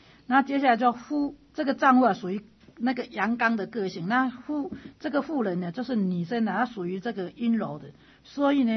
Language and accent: Chinese; Taipei, Taiwan; 那我是台北的小孩子，就比较活泼啦